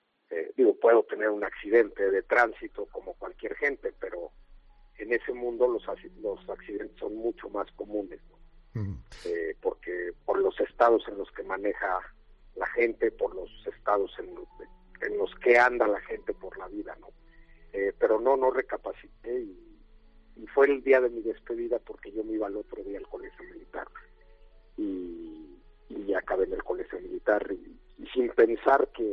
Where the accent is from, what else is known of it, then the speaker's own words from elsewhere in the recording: Mexico; No, yo soy de México.